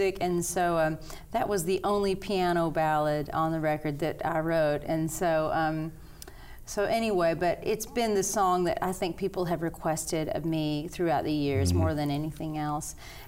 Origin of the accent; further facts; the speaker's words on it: Tennessee, United States; And you know, I'm from East Tennessee, so there's a lot of like colorful stories